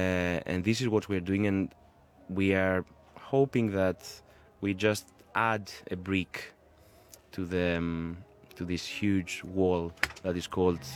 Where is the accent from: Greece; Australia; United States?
Greece; I'm a Greek.